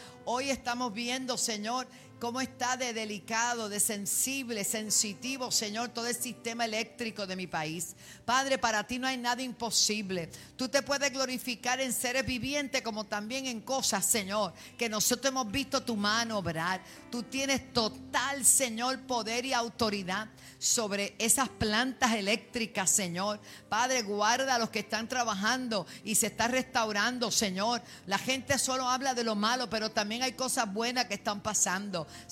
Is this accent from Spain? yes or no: no; Puerto Rico; Somos puertorriqueños y te pedimos, Padre, que haya un cese y desista